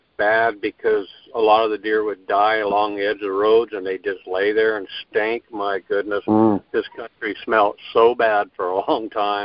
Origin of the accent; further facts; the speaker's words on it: Orofino, Idaho, United States; I actually grew up in Orofino, which is downriver west of here, 21 miles. You know, I grew up in that country and basically elk hunted pretty much everywhere you can think of in Clearwater and Nez Perce County.